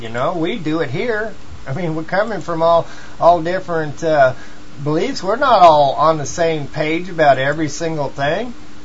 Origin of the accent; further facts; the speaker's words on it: Missouri, United States; You know, I'm from Missouri, all right, and I don't always have proper grammar. I'm raised around a bunch of what some people would call rednecks or whatever